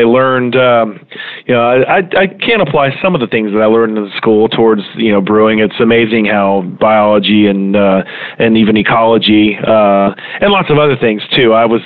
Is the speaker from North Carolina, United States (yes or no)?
no; Houston, Texas, United States; Well, I was born in Houston. I was born here in 1973 at the now extinct Rosewood Hospital. And when I was fairly young, we moved out to the northwest side, which was way out back then.